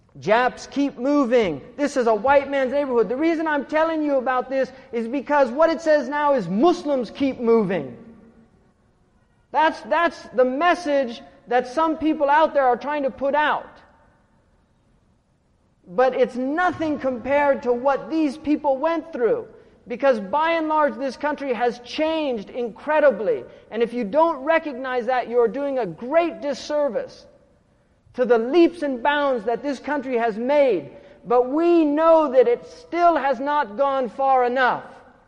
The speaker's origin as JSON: {"language": "English", "region": "California", "country": "United States", "said": "I'm from California and we're flexing our muscles."}